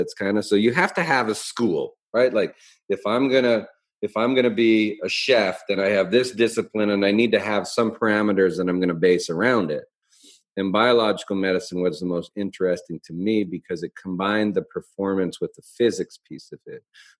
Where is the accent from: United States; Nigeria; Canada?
Canada; Calgary, Alberta; moved away; because I came from Calgary where at least snow